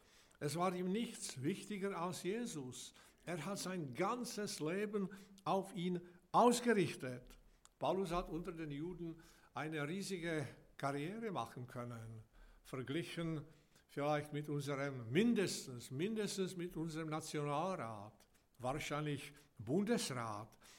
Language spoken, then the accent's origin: German; Czechia; Ich bin in Tschechien aufgewachsen, noch unter den Kommunisten.